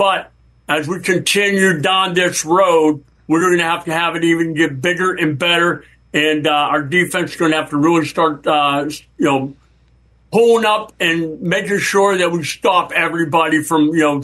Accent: Pittsburgh, Pennsylvania, United States; Growing up in Pittsburgh, you know, watching the Steelers win all those Super Bowls

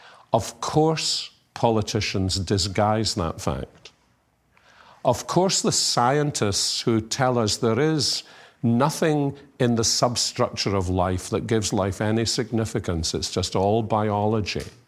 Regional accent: Columbia, South Carolina, United States; where do you come from? And I would walk out of the elevator backwards and say to them, Columbia, South Carolina. And watch the expressions on their faces as the door closed, because they were thinking, he doesn't sound as though he comes from around here.

